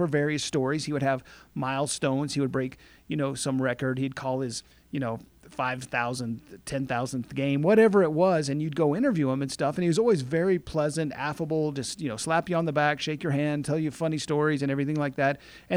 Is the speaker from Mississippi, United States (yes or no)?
yes; Mississippi, United States; I had a unique experience with Hot Rod because I grew up in South Mississippi, and my dad would occasionally take us to a New Orleans jazz game.